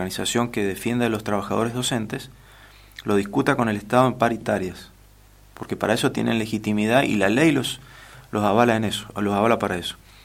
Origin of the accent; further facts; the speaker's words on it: Mendoza, Argentina; de donde yo vengo, que es la zona este, que es la región con más producción en volumen de vino de la República Argentina y tal vez de Sudamérica